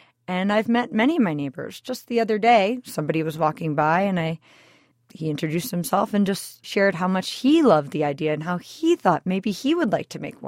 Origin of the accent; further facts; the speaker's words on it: Madison, Wisconsin, United States; now in Boulder, United States; Yes. I moved from Madison, Wisconsin in August of 2011 to Boulder, and I brought my little free library with me.